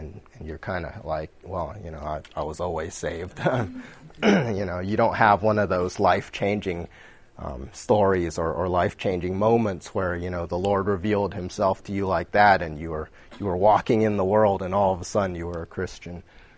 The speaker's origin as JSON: {"language": "English", "town": "Seattle", "region": "Washington", "country": "United States", "tie": "born or raised there", "said": "I'm from the West Coast. I'm a West Coast kid since I was born. I grew up in Seattle, and so tomorrow I'll be rooting for the Seahawks."}